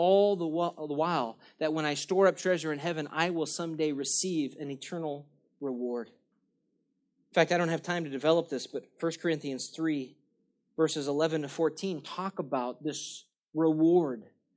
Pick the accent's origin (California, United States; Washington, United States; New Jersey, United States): California, United States; Granada Hills; I grew up in Granada Hills.